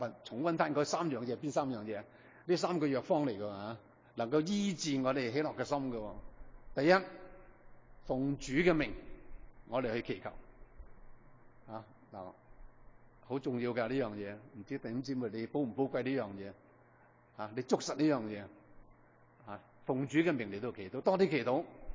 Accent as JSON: {"language": "Cantonese", "country": "Hong Kong", "said": "我哋都大部分从香港嚟，啊，香港变得好紧要"}